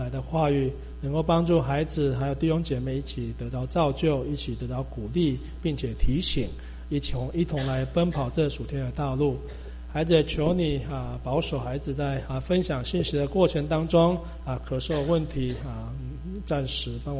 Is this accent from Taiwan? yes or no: no; China; 光棍节哦，或是我们中国人的 Black Friday 哦